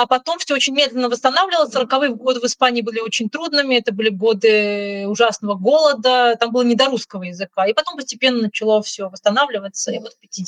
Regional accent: Russia; Я ей сказала, что я из России

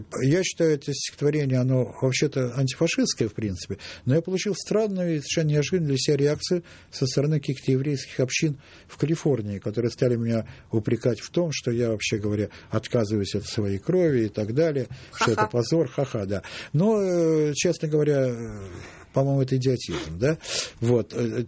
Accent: Saint Petersburg, Russia; Дело в том, что я, так сказать, из Питера, в общем, так, да?

